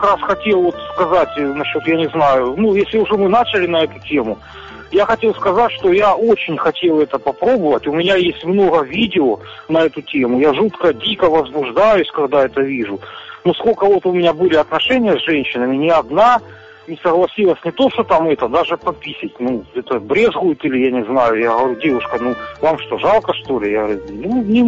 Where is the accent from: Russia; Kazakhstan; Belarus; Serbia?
Russia; Rostov-on-Don, Rostov Oblast; Ну, а я из Ростова-на-Дону.